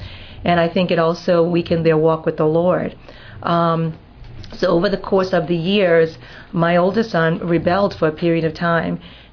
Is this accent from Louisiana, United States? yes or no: yes; New Orleans, Louisiana, United States; also born or lived in New York; I lived in New York for 15 years. I grew up in New Orleans and grew up a Catholic and became born again in New York, an unlikely place.